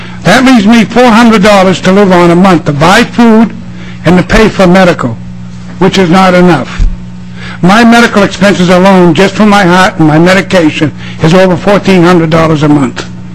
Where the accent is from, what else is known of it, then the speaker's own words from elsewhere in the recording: Vermont, United States; now in Minnesota, United States; I am low-income family. I originally came from Vermont. The reason I came from Vermont, we had to sell our home